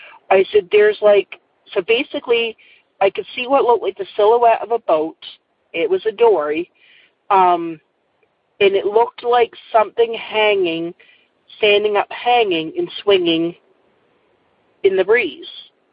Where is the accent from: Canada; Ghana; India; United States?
Canada; Nova Scotia; I'm from Nova Scotia, Canada